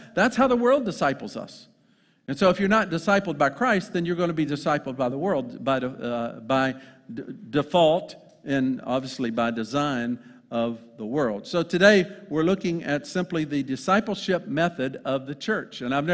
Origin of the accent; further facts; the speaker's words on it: United States; because sometimes we as American missionaries go to other nations and we blow up their structures.